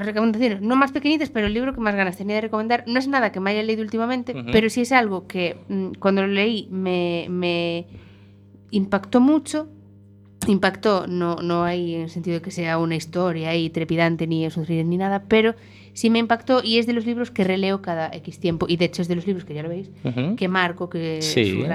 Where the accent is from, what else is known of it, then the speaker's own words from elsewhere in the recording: Mondoñedo, Galicia, Spain; el pueblo gallego es Mondoñedo, entonces es mi tierra, es la Mariña.